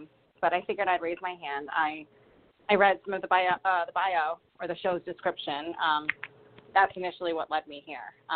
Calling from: Rhode Island, United States; I'm calling from Rhode Island.

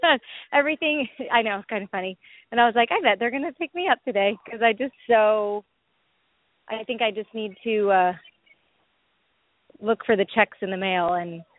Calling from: Las Vegas, Nevada, United States; I'm in Las Vegas.

